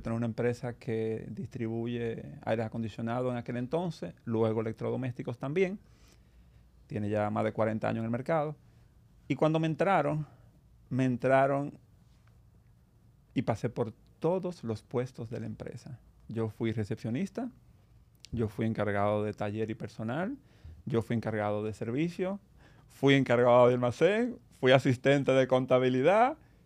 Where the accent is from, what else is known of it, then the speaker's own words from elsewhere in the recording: Santo Domingo, Dominican Republic; por mi abuelo, tatarabuelo, vienen de León, de España. Pero … nací en Santo Domingo, orgullosamente dominicano. Y estudié en Santo Domingo, aunque después hice un poquito de trampa y me fui fuera, pero sí, orgullosamente dominicano